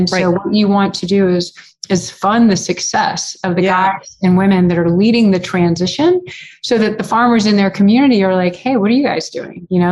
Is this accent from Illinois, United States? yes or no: no; Houston, Texas, United States; I grew up in Houston, just like a regular kid.